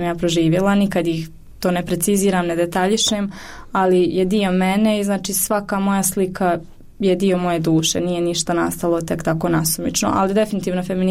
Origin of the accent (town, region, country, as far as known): Bosnia & Herzegovina